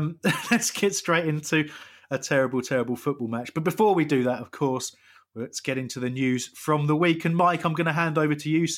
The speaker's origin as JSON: {"language": "English", "town": "Crawley", "region": "South East England", "country": "United Kingdom", "said": "I'm from Crawley, but I cannot emphasise enough how little I care for them."}